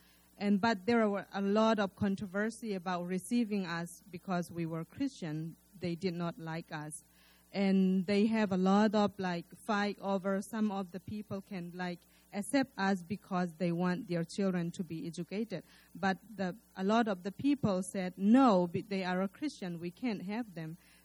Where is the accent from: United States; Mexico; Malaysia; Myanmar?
Myanmar; English is a second language; I'm from Burma. And in Burma, we have so many, many different tribes. There is 8 major tribes in Burma. And in that each tribe, we have a lot of sub-tribes. Like I am one of the tribe called Chin.